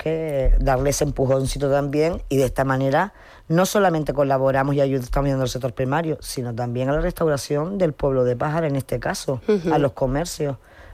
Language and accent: Spanish; Morro Jable, Canary Islands, Spain; me van a matar un día de estos en Morro, que yo soy de Morro, pero no puedo llevar todo a Morrojable.